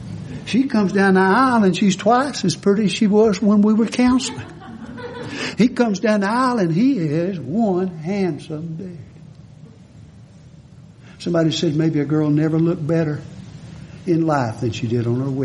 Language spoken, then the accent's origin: English; Satsuma, Alabama, United States; now I'm from Satsuma, Alabama.